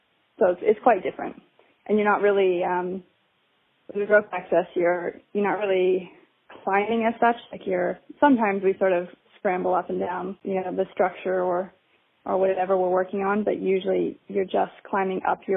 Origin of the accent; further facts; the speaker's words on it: United States; moved away as an adult; I came here from America 5 years ago, just over 5 years ago